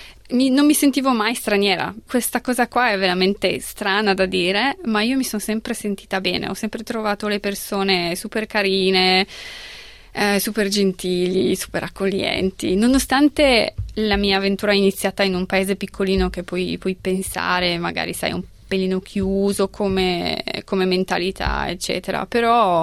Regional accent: Poland; first language Polish; Italian is a second language; now in Italy; nonostante tutto sono polacca, ma ho vissuto tantissimi anni in Italia e poi comunque italiani sono molto gentili, sempre dicono che non si sente accento.

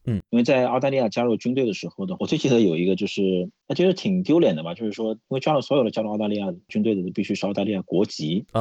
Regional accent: China; now in Australia; 那我是华人，因为我在那边在中国大陆出生，在中国大陆长大。

